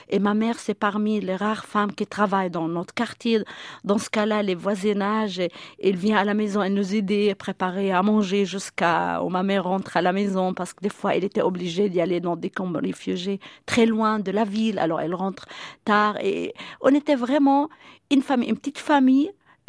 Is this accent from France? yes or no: no; Ramallah, West Bank, Palestine; Ramallah, c'est ma ville natale, que je l'adore, parce que j'ai mon enfance, ma famille, mes amis et tout là-bas.